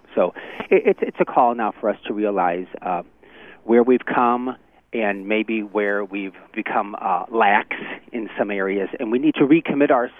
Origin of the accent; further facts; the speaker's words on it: St. Louis, Missouri, United States; I'm from St. Louis, and anybody who says it's not, I don't think they're being realistic.